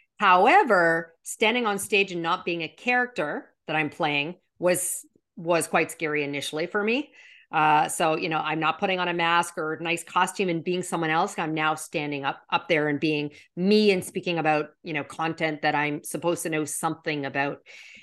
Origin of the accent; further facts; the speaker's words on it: Canada; I'm Canadian originally. So good, you know, good Canadian.